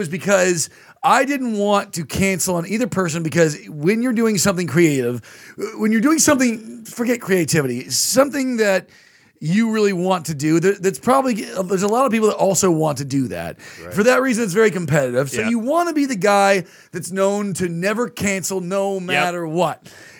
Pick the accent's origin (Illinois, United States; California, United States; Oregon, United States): California, United States; Irvine; that happened to me when I played the Irvine Improv for my hometown crowd.